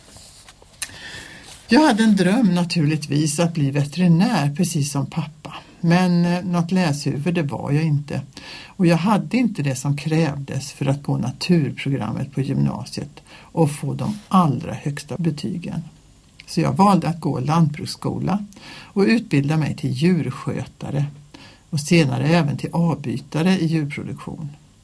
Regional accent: Mariestad, Västra Götaland County, Sweden; Min uppväxt i Mariestad och Skaraborg har präglat mig starkt.

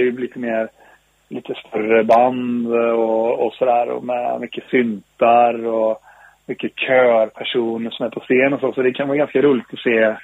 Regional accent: Falköping, Västra Götaland County, Sweden; Och, alltså det finns verkligen spår från Falköping i skivan. Verkligen.

